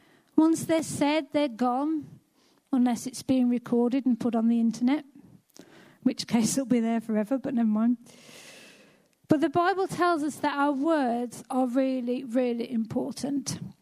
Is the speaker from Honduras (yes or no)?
no; United Kingdom; that doesn't get us off the hook just because we're British.